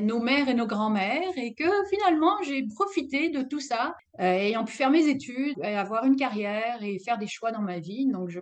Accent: Strasbourg, Grand Est, France; moved away as an adult; now in Canada; J'ai 60 ans. Je suis née à Strasbourg, donc je suis alsacienne. Et à 20 ans, l'âge de 20 ans, je suis allée étudier à Montréal. Et puis, je suis restée au Québec

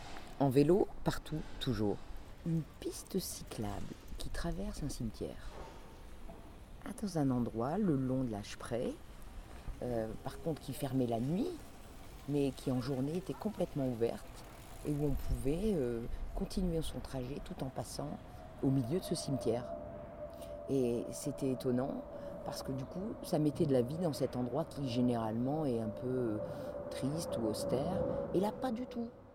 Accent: France; Je suis française et j'ai passé plusieurs jours à Berlin.

